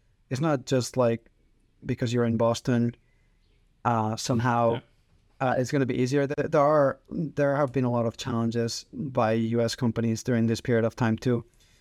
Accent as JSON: {"language": "English", "region": "Catalonia", "country": "Spain", "said": "So I'm from Catalonia."}